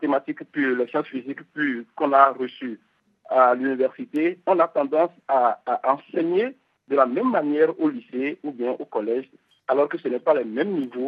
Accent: Akodeha, Benin; now in Dakar, Senegal; Je suis béninois originaire d'Akodeha, une région du Bénin du Sud.

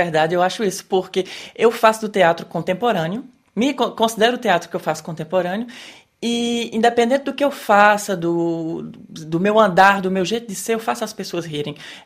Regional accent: Northeast Region, Brazil; E eu cresci no Nordeste, que é de onde vêm todos esses humoristas

